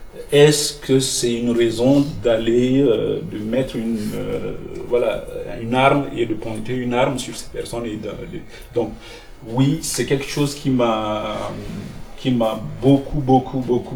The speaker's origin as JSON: {"language": "French", "country": "Chad", "moved": "yes", "lives_now": "France", "said": "je suis parti du Tchad en me disant que des gens me donnaient des coups de crosse"}